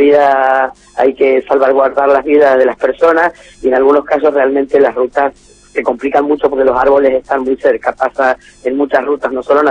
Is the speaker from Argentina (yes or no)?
yes; Mendoza, Argentina; yo que soy mendocina